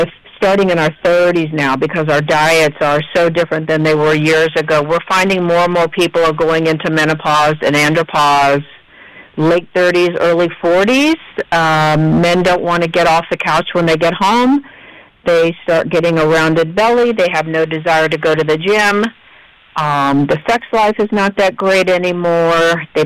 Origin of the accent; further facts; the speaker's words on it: Kansas City, Missouri, United States; I do. I grew up in Kansas City, and Dr. T, or Gino, was from Kansas City also.